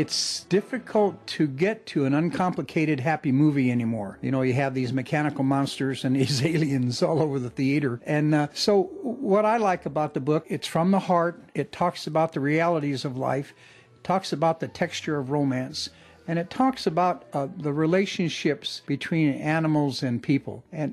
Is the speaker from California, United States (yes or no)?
no; Connecticut, United States; I was raised in Connecticut, and at an early age, my father took me to the Hartford Fire Department